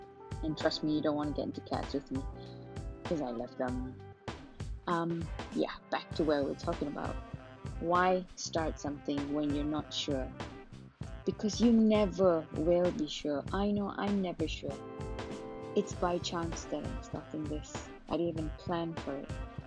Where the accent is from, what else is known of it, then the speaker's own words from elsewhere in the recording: Penang, Malaysia; now in Kuala Lumpur, Malaysia; I'm from Malaysia, originally from Penang is an island in Malaysia. I'm currently working in Kuala Lumpur.